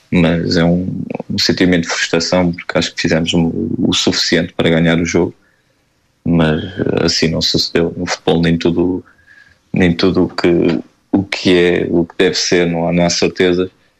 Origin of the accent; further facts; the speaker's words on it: Portugal; Não, aqui estou como português também